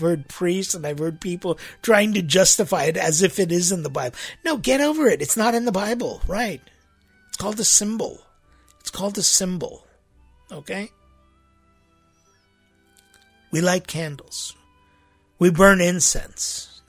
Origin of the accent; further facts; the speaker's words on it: United States; in my case, as an American